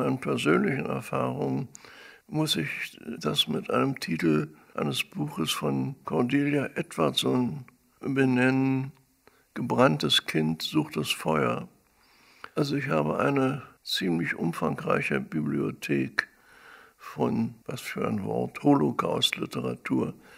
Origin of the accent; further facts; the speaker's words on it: Berlin, Germany; ich bin ja Berliner, meine Eltern waren Berliner, bin ja da aufgewachsen